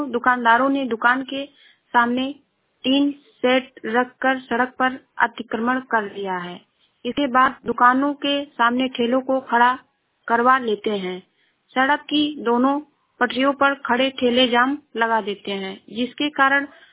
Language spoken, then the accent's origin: Hindi; Shravasti, Uttar Pradesh, India; मैं जिला श्रावस्ती से हूँ।